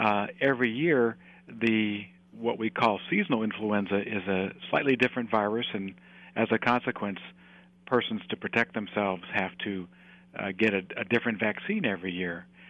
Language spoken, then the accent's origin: English; Morgantown, West Virginia, United States; now in Corvallis, United States; I grew up in West Virginia in a town called Morgantown, and I went to medical school in West Virginia